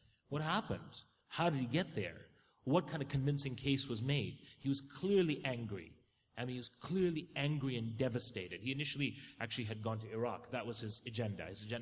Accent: United Kingdom; for us in the West and in the United Kingdom and being British raises some serious questions

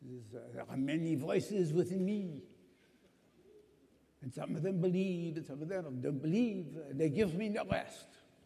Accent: United States; I'm from the United States, and we have a thing called the Nixon tapes.

